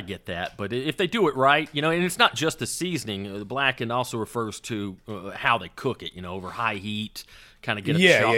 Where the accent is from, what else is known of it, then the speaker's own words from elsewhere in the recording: the South, United States; now in Los Angeles, United States; you got to understand, I grew up in the South. I've got a hearty appetite for Southern food, and I don't have access to it in Los Angeles.